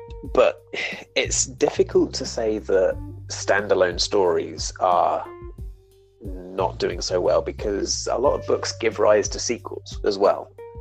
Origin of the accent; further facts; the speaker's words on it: England, United Kingdom; And I'm English, so we're not the same.